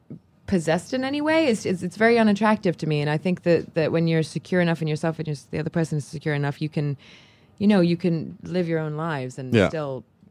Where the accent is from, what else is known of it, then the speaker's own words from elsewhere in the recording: Cherry Hill, New Jersey, United States; accent: Cherry Hill and London; also born or lived in London; Everybody kind of assumes that I am Australian because my accent will kind of, I guess when you combine Cherry Hill and London, you get Australia.